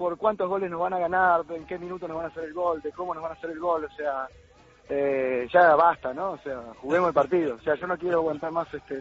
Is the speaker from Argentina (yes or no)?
yes; Argentina; no somos muchos argentinos acá tampoco.